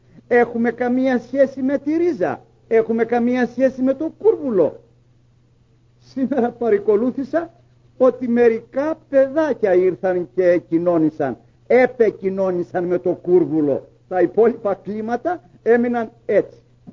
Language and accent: Greek; Greece; εμείς σαν Έλληνες στη γλώσσα μας